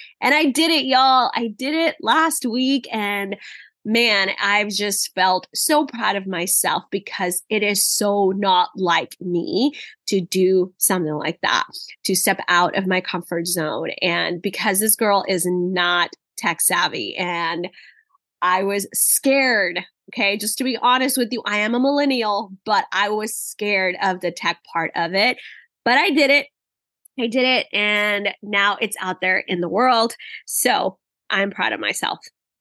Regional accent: Dallas, Texas, United States; I grew up in Dallas, Texas, and even as a kid, I remember one of my uncles would always take all the kids

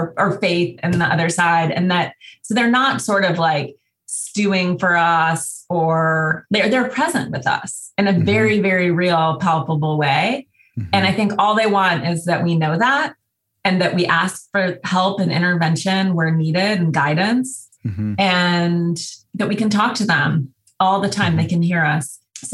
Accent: Montana, United States; And I grew up in Montana. There was a small Jewish community.

